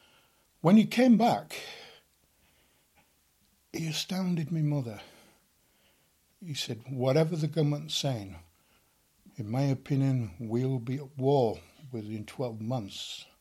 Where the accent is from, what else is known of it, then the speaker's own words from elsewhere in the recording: Leeds, Yorkshire and the Humber, United Kingdom; I was born in Leeds, 11th of August 1935. My parents came from an humble background. We lived in a district of Woodhouse.